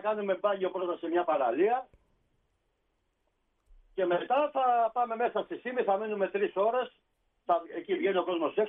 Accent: Leipsoi, South Aegean, Greece; now in Rhodes, Greece; Εγώ, ναι, μεγάλωσα στους Λειψούς, έκανα οικογένεια εκεί πέρα, τα παιδιά μου.

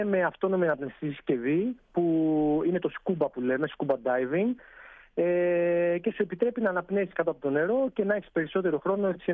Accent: Amorgos, South Aegean, Greece; Έτσι ξεκίνησε και η ιδέα να ανοίξω καταδυτικό εδώ στον τόπο μου.

